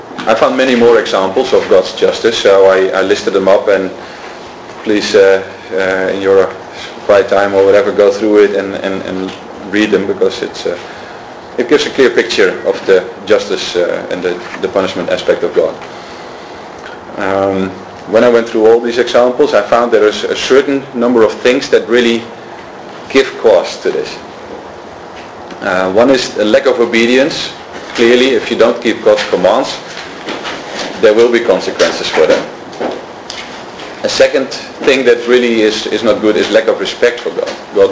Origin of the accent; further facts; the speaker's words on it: Netherlands; If I was, you know, we're from Holland, we would say we go to America and we're gonna go and conquer America.